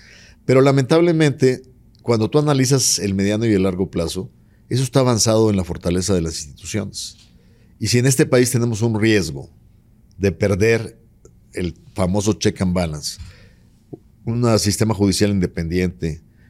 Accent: Nuevo León, Mexico; Yo soy de Nuevo León, ya te imaginarás que hasta en el gobierno los tenemos a los factureros, ¿no?

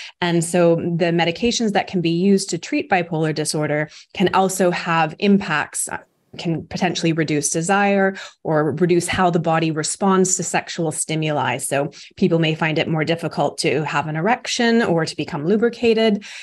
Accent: Vancouver, British Columbia, Canada; now in United Kingdom; I'm a lecturer in sexual health over in England, but I am from Vancouver originally. So I've been now in the UK for about 4.5 years.

